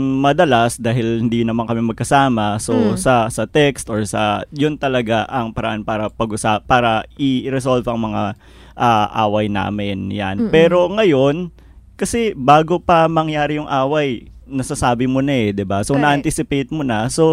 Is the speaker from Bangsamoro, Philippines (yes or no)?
no; Baguio, Cordillera Administrative Region, Philippines; Pareho kami taga-Baguio yan.